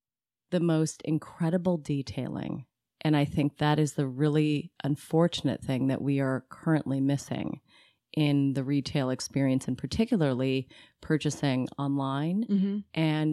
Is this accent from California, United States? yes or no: yes; San Francisco, California, United States; as a child growing up in San Francisco